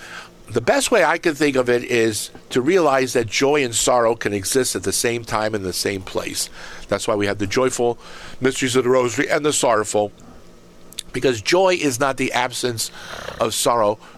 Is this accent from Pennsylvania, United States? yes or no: yes; Erie, Pennsylvania, United States; when I would go visit the Carmelite nuns in my hometown of Erie, or here in Fairfield, Pennsylvania